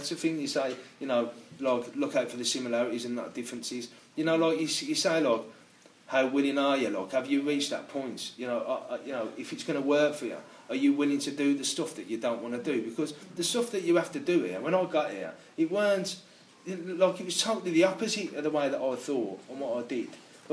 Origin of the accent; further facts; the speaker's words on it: Birmingham, West Midlands, United Kingdom; I'm from Birmingham